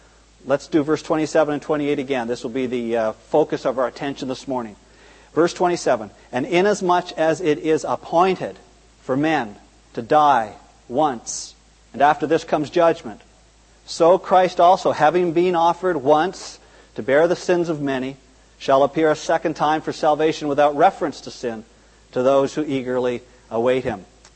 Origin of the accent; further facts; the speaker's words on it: Brockville, Ontario, Canada; when I was a little boy, growing up in Brockville, Ontario, the word appointment meant one thing.